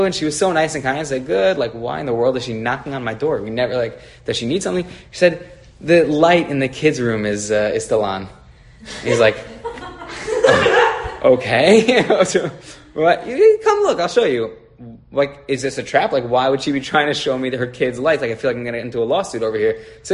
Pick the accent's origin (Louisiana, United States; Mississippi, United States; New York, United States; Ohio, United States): New York, United States; Woodmere; now in Los Angeles, United States